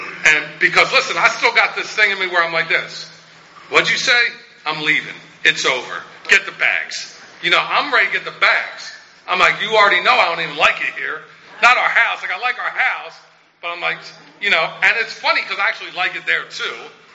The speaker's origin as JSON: {"language": "English", "town": "Philadelphia", "region": "Pennsylvania", "country": "United States", "said": "I'm like, man, I'm from Philly. I ain't never leaving Philly."}